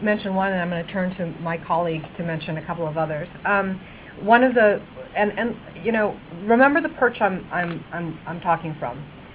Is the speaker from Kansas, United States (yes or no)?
no; Braintree, Massachusetts, United States; also born or lived in Milton; Okay, I grew up in Braintree and Milton.